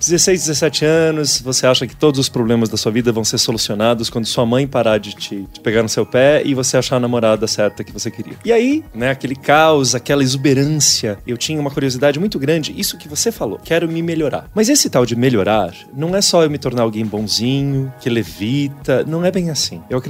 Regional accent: Brazil; born there; Eu nasci no Brasil, ou como dizem alguns budistas, dessa vez eu nasci no Brasil.

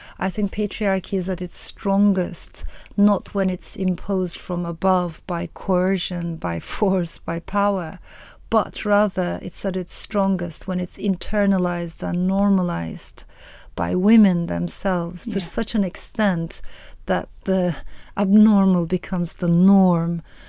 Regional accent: Turkey; also born or lived in France; I've always felt like the other growing up in Turkey, partly because of my own life circumstances, but also, of course, partly because of who I am and the system that I found myself in. I was born in France.

